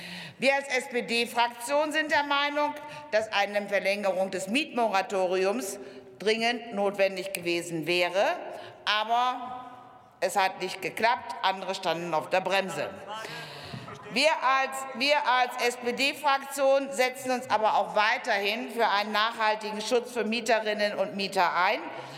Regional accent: Berlin, Germany; Einmal als Berlinerin.

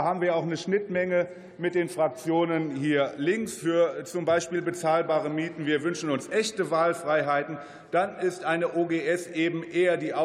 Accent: North Rhine-Westphalia, Germany; In meiner Heimat NRW sind 7000 Lehrerstellen unbesetzt.

